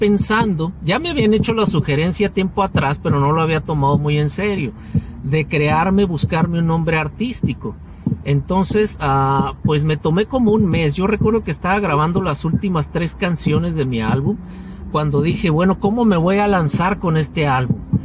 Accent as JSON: {"language": "Spanish", "town": "Tijuana", "region": "Baja California", "country": "Mexico", "tie": "born or raised there", "moved": "as an adult", "lives_now": "San Diego, United States", "said": "Yo soy de la ciudad de Tijuana, Baja California, México, orgullosamente mexicano, y pues residí allá toda mi niñez, mi juventud, parte de mi edad adulta, y pues tengo radicando acá en San Diego 12 años apenas, así es que pues allá en Tijuana pues me eduqué, trabajé"}